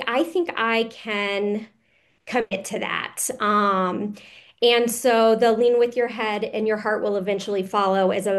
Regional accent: South Carolina, United States; So after the year, I moved to Florida, which I had also never been there. I'm originally from South Carolina.

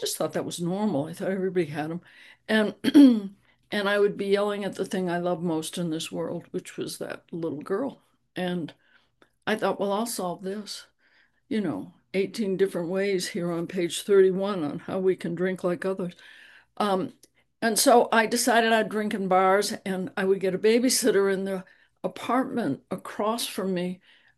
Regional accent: New England, United States; I guess I want to say that I was raised in New England.

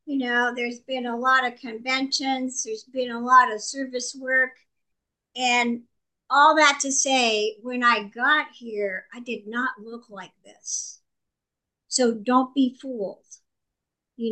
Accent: Hawaii, United States; I want to share something with you from Hawaii, since I am from Hawaii.

